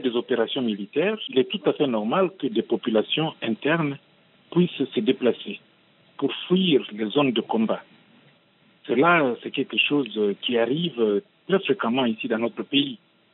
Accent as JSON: {"language": "French", "country": "DR Congo", "said": "Ben, écoutez, moi, je suis congolais."}